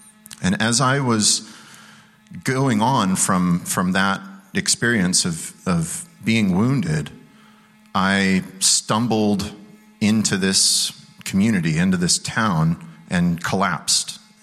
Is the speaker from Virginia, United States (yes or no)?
yes; Virginia, United States; You guys can probably tell already I'm not from around these parts. I grew up in Virginia, Shenandoah Valley.